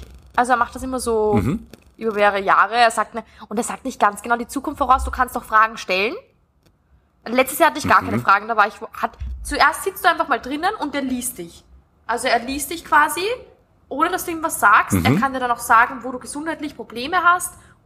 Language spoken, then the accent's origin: German; Austria; Und das ist bei uns in Österreich irgendwie gar nicht so.